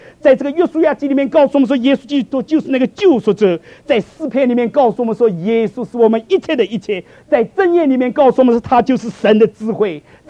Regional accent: Shaoxing, Zhejiang, China; 我讲这句话并不是因为我是绍兴人，所以我才讲这句话。

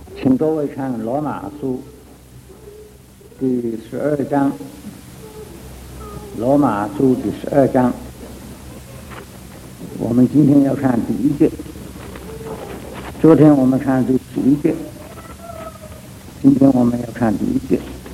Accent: China; 我们中国人，中国人有什么在中间，所以叫做中国人呢？

